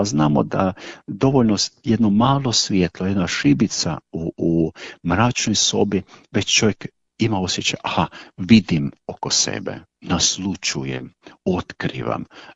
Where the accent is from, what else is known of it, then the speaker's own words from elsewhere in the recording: Molve, Koprivnica-Križevci County, Croatia; sam rođen evo u Molvama, tu sam kršten u svetištu Blažene Djevice Marije, kao dijete odrastao tu pod njezinim okriljem.